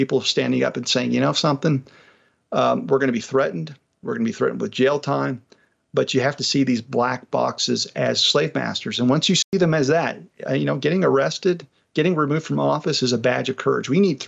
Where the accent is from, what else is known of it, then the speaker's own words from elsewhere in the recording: New Mexico, United States; And even in my home state, Otero County, we secured a vote to get rid of Dominion drop boxes.